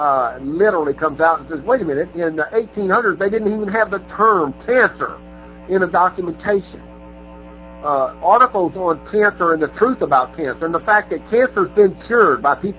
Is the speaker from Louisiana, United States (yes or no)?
yes; Shreveport, Louisiana, United States; New Orleans, Louisiana, and my hometown of Shreveport.